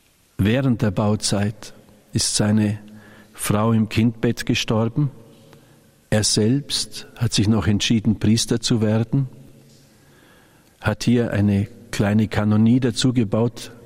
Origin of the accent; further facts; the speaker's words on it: Balderschwang, Bavaria, Germany; Ich war vor einer Woche noch der Meinung, dass ich in Balderschwang Radioexerzitien halten werde in meiner Heimat.